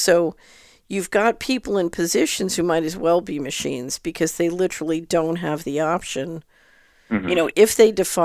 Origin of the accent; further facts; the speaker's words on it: Philadelphia, Pennsylvania, United States; Philly, which is where I grew up. I grew up in West Philly.